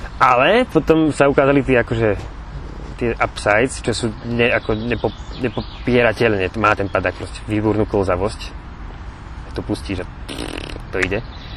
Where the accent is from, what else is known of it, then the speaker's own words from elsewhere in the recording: Čierny Balog, Banská Bystrica Region, Slovakia; pochádzam z Čierneho Balogu, to je toto dedinka pri Brezne